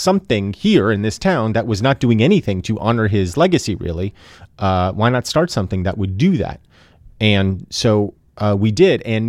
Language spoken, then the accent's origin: English; Reading, Connecticut, United States; my hometown of Reading, Connecticut, in the wilds of Connecticut